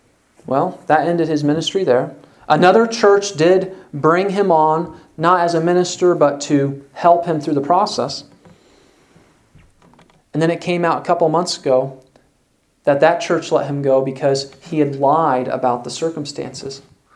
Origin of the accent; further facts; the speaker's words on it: Waverly, United States; But in my hometown of Waverly, there was a pastor who got into it with the cemetery.